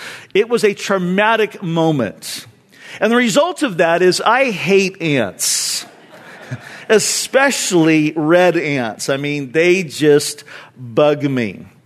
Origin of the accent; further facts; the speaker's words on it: California, United States; When I was growing up in Orange County, my friends and I, in my neighborhood where I lived, we liked to play cowboys and Indians when we were young.